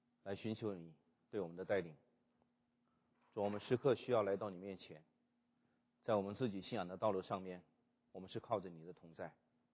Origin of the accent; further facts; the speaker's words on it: China; 这个我们中国人讲的说，你不以这个背景论英雄哈啊。